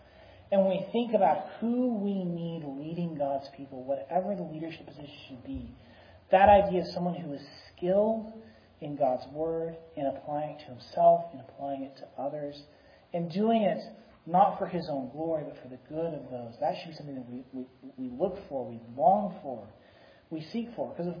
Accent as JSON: {"language": "English", "region": "Texas", "country": "United States", "said": "It actually reminds me of my own history as a Texan."}